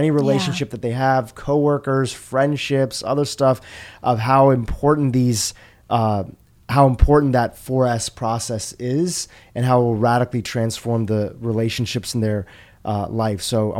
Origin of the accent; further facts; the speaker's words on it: Kenya; born there; my family was born in Kenya. I was born in Kenya.